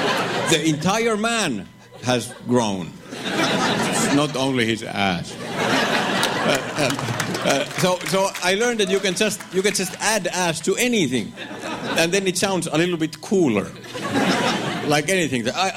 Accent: Finland; moved away as an adult; now in United States; Hello. Hello, good evening. … yes, I am from Finland. Yay! Yay! I moved to America about a year ago, and it's been great.

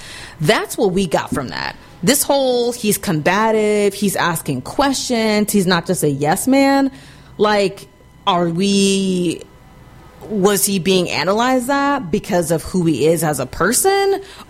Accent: Texas, United States; but I'm from Texas, so of course I fucking love football.

